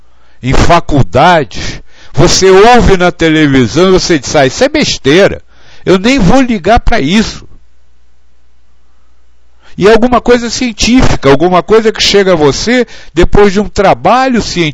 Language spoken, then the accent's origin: Portuguese; Rio de Janeiro, Brazil; now in Rio das Pedras, Brazil; eu sou carioca, mas hoje estou morando numa cidade chamada Rio das Pedras, que fica a 8 quilômetros de Piracicaba, no interior de São Paulo, é região de Campinas.